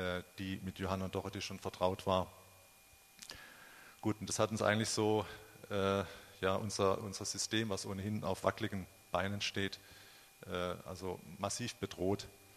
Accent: Frankenthal, Rhineland-Palatinate, Germany; also ich komme aus Frankenthal

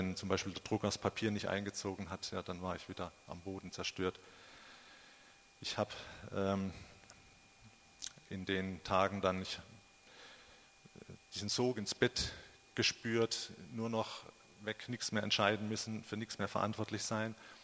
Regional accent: Frankenthal, Rhineland-Palatinate, Germany; also ich komme aus Frankenthal

